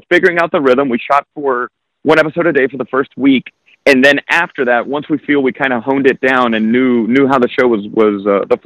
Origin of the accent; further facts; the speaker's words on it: Florida, United States; Even though I'm originally from Florida, she's from the South